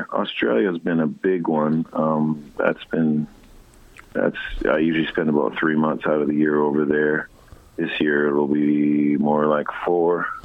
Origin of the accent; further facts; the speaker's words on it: Edmonton, Alberta, Canada; I'm from Edmonton.